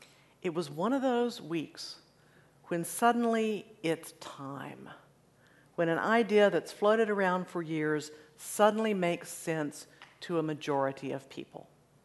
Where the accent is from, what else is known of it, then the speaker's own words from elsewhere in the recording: Texas, United States; And I grew up in Texas, which was a slave state and part of the Confederacy. Its leaders at the time were wrong about that, in my opinion, but I'm still proud to be a Texan.